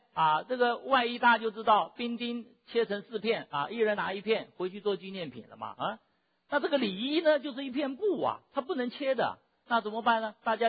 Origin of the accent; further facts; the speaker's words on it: China; 我们中国人说人往高处爬，水往低处流